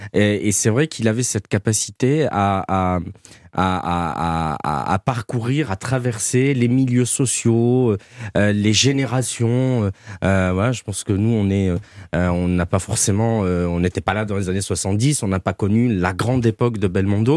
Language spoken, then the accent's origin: French; Avignon, Provence-Alpes-Côte d'Azur, France; Regardez, je viens d'Avignon, je connais les électeurs du Rassemblement National.